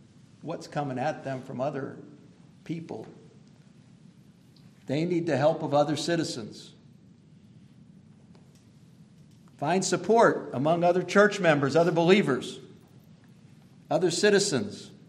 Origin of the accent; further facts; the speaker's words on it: United States; I'm an American. But I didn't deserve it. I could have just as easily been born in another country.